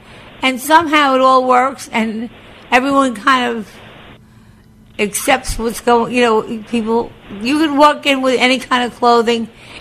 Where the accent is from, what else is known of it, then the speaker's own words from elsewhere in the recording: New York, United States; but I grew up on Long Island, and I went to school at Adelphi